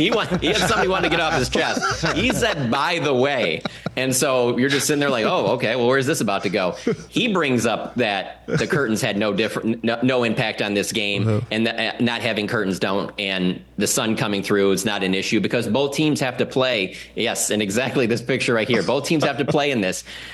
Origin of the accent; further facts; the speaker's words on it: Detroit, Michigan, United States; So this is a stadium that I'm from the Metro Detroit area. I've lived down here for 14 years.